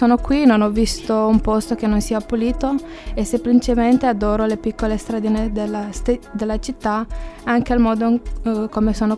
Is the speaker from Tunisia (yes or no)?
no; Romania; now in Cagliari, Italy; Vengo da Romania.